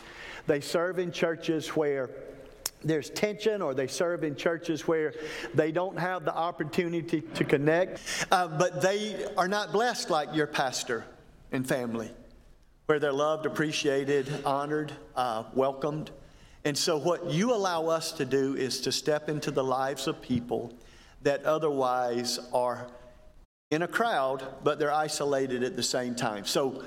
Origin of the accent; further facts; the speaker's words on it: Dawson, Georgia, United States; I grew up in Dawson, so I'm not unfamiliar with South Georgia. My family still lives there. That's where I go when I go home for Christmas.